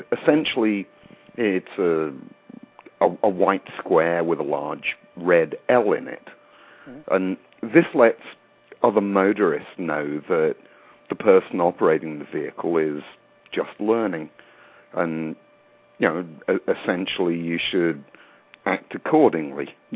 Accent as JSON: {"language": "English", "region": "England", "country": "United Kingdom", "tie": "born or raised there", "said": "I grew up in England. You might have figured that out from my accent. You're right. It's not really much of a Mississippian accent."}